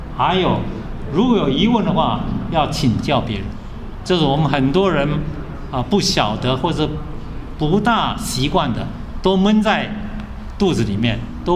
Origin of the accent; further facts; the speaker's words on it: Taiwan; 我是台湾人